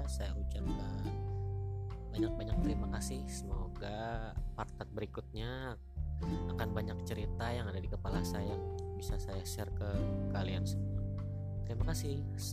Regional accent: Banjarmasin, South Kalimantan, Indonesia; usia 26 tahun, salah satu karyawan swasta di daerah saya. Saya berasal dari Banjarmasin, Kalimantan Selatan.

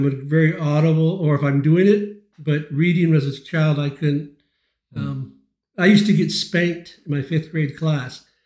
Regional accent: Flint, Michigan, United States; I grew up in Flint, Michigan, east side of Flint, in an alcoholic, very abusive home.

